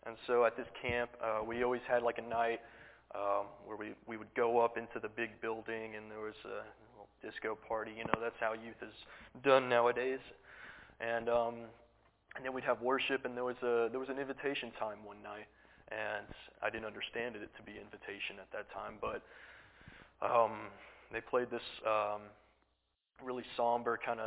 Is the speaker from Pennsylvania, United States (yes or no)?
no; Needville, Texas, United States; So growing up, I grew up in Houston, Texas, like an hour south of it in a little town called Needville. I usually just say Houston, though, because people know where that's at.